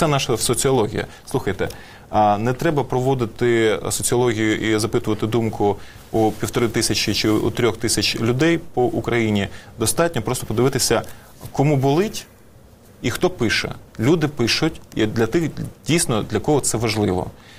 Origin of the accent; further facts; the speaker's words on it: Crimea, Ukraine; Спасибо, я прекрасно, як кримчанин, розуміє російський язик.